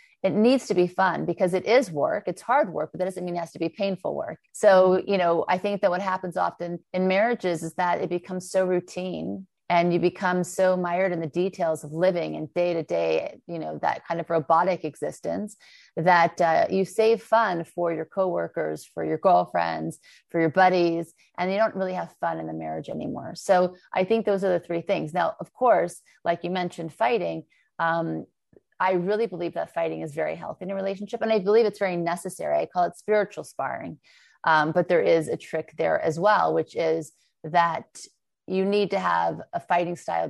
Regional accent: Thibodaux, Louisiana, United States; born there; also born or lived in Beverly Hills; He was a self-made millionaire when we lived in the South. I was born in Thibodaux, Louisiana. And then he lost everything. And right when we moved to Beverly Hills.

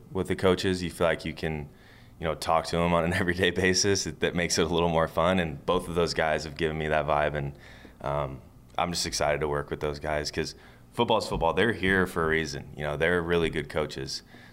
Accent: Kansas City, United States; I'm originally from Kansas City.

